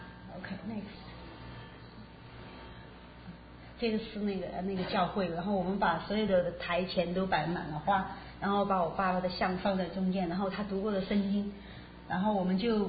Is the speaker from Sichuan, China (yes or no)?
yes; Sichuan, China; now in United States; 就那个我们四川那个嘉陵江